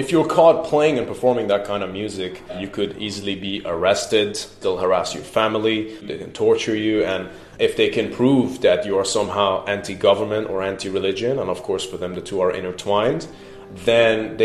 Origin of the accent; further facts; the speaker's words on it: Iran; now in United Kingdom; I was born and raised in the Islamic Republic of Iran, and I now play black metal in the UK.